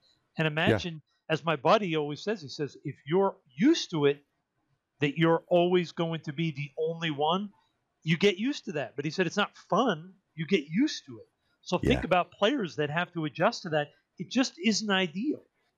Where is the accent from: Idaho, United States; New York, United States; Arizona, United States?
New York, United States; Brooklyn; I mean, I grew up in Brooklyn, New York. So it's as multicultural as a place can be.